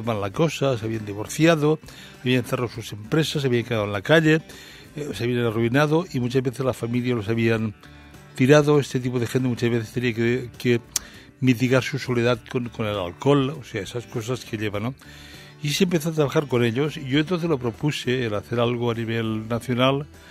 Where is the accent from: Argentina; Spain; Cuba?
Spain; Asturias; Y yo vivo y soy de Pola de Ibona